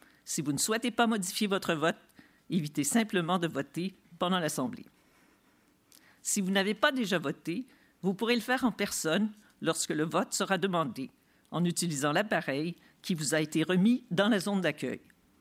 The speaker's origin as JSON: {"language": "French", "town": "Montreal", "region": "Quebec", "country": "Canada", "said": "Je suis heureuse en tant que Montréalaise de souhaiter la bienvenue aux participants"}